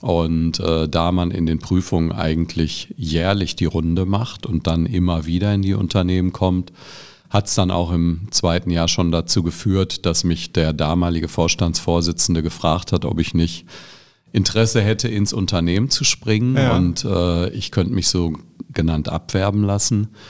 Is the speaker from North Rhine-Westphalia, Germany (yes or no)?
yes; Bottrop, North Rhine-Westphalia, Germany; also born or lived in Tübingen; Also ich komme aus Bottrop ursprünglich, habe im Prinzip auch zumindest mein Grundstudium in Bochum verbracht, war dann in Tübingen in Süddeutschland